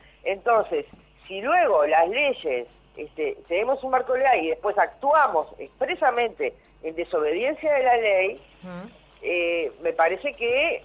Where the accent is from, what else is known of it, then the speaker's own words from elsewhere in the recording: Córdoba, Argentina; que yo vengo de Córdoba